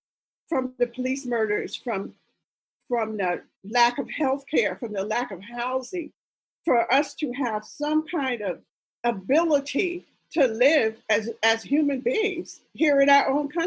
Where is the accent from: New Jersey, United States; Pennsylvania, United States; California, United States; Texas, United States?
Pennsylvania, United States; I'm from Pennsylvania, he's from Pennsylvania.